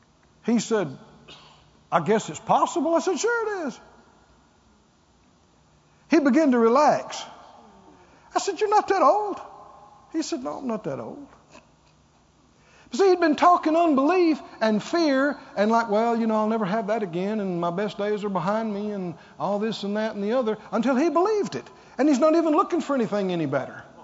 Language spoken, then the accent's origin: English; the South, United States; You can tell I'm from the South when I call a few names.